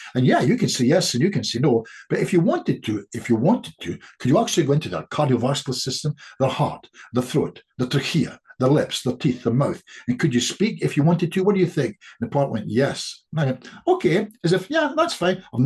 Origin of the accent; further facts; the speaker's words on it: United Kingdom; I'm British.